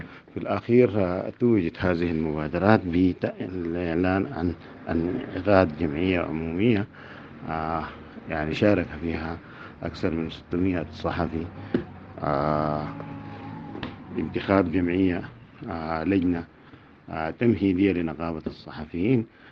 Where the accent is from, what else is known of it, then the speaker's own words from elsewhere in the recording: Sudan; نحن كصحفيين سودانيين